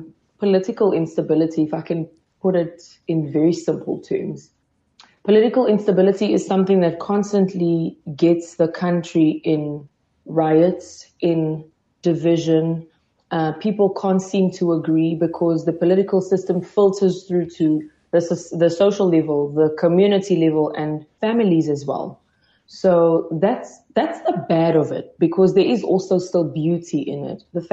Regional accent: DR Congo; now in South Africa; I don't know what the future holds in terms of going back to my home country, but South Africa has been my home for a really, really long time. And if I can say so myself, on many days, I feel more South African than I do Congolese.

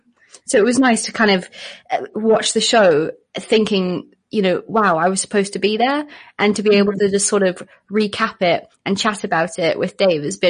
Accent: South Africa; accent: British; also born or lived in Knysna / Cape Town; now in United Kingdom; We're in the UK, but I grew up in South Africa and I left there in, what was it, February, I think. I was in Knysna, but I've lived in Cape Town and in a couple of different places around South Africa.

